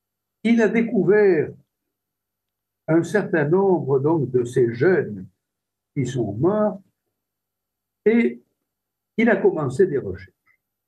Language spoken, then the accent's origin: French; France; now in Rome, Italy; nous sommes peu de Français résidant de façon permanente à Rome